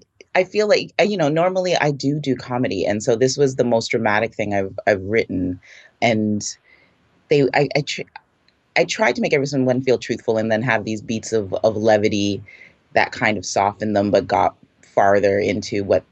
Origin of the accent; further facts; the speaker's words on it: Jamaica; I think that's another benefit of being Jamaican.